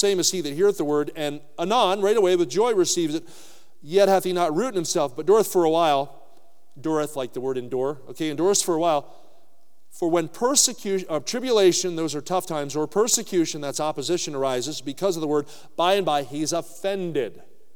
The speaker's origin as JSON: {"language": "English", "region": "New Jersey", "country": "United States", "tie": "born or raised there", "said": "When I grew up in New Jersey, we were members of a United Methodist Church that had embraced modernism."}